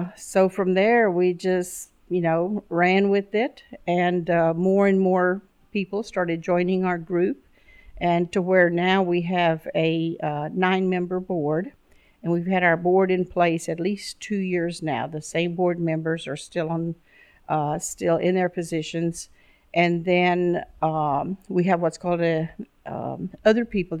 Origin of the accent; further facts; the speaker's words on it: West, Texas, United States; Since we were living in West is my hometown, even though I didn't live here for 30 years, I started painting, and I wanted to paint the old buildings here.